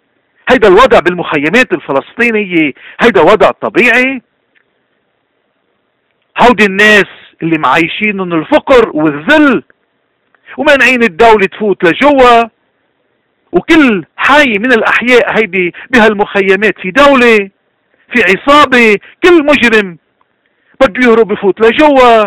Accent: Lebanon; هودي كلهم بدنا ناخد موقف منهم كلبنانيين، من كل الطوائف، من كل المذاهب

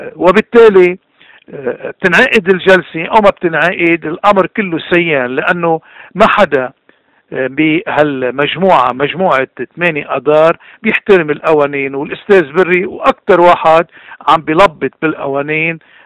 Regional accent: Lebanon; من جهتنا نحن كلبنانيين

